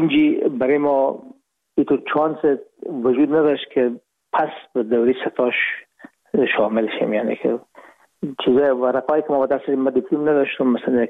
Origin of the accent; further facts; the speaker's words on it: Herat, Afghanistan; now in Hamburg, Germany